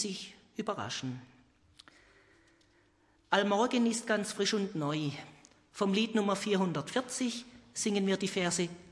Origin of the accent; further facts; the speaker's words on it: Grüntal-Frutenhof, Baden-Württemberg, Germany; meine Heimat, Grüntal-Fruttenhof, bin verheiratet, wir haben 3 Kinder im Erwachsenenalter